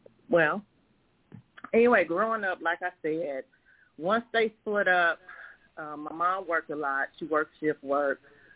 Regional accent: Edwardsville, United States; Born and raised in Edwardsville, been there all my life. And grew up with Trisha and Deidre in the same neighborhood.

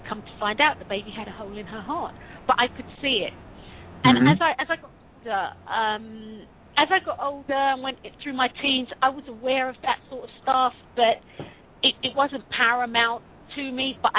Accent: London, United Kingdom; now in Las Vegas, United States; Yeah, I'm from London, originally from London. I now make my home in Las Vegas in Nevada.

